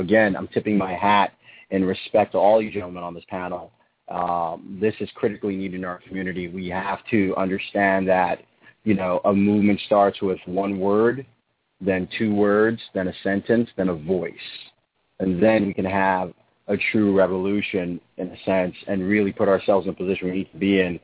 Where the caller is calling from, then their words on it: New York City, New York, United States; I'm calling from New York City.